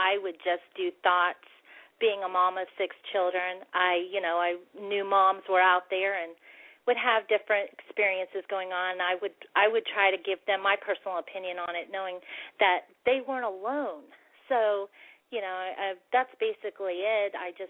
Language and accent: English; Plant City, Florida, United States; also born or lived in Brandon; now in Tulsa, United States; I'm from Brandon, Florida. Grew up there in Plant City. Moved to Tulsa, Oklahoma.